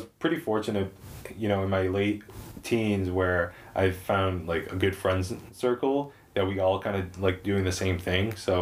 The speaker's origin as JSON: {"language": "English", "region": "Connecticut", "country": "United States", "tie": "born or raised there", "also_born_or_lived": "New York", "said": "And I was born in New York, Manhattan City Hospital, and lived there up until I was 5, where my parents moved to Connecticut. That's where I pretty much was raised from my adolescence up until I graduated high school."}